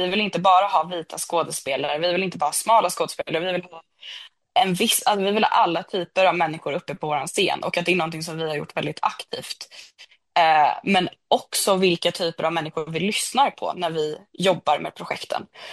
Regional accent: Handen, Stockholm County, Sweden; jag är uppvuxen i Handen som är liksom långt ut från Stockholms innerstad

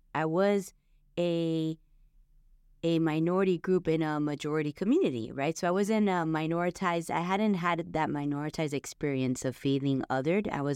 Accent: Miami, Florida, United States; And growing up in Miami, and we grew up always dancing and dance parties.

